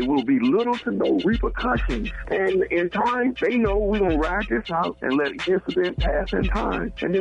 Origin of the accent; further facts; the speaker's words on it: Baltimore, Maryland, United States; moved away; I'm from Baltimore, but I live out of state now.